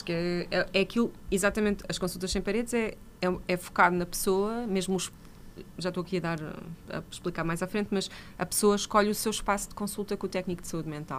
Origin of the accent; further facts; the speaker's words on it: Marinha Grande, Leiria, Portugal; Eu não entendo nada de geografia de Lisboa. Eu sou da Marinha Grande.